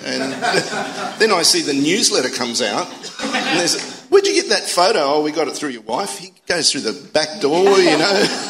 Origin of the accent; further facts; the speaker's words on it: Australia; first language Italian; also born or lived in Messina, Italy; So I was born in Messina in Sicily. I was 4 years old and we came to Australia for a holiday.